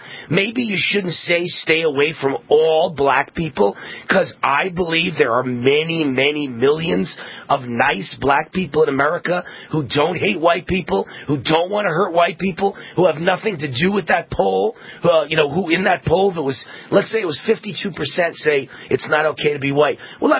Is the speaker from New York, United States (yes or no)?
yes; New York, United States; And I don't talk like that. I'm from New York. You know, I say the proper words.